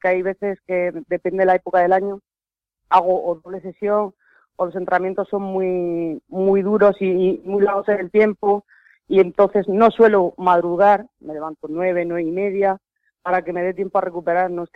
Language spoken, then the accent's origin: Spanish; Lorca, Region of Murcia, Spain; also born or lived in León; yo dejé León en septiembre de 2016, ya me trasladé definitivamente a Lorca. Volví a Lorca, pues a mi ciudad natal.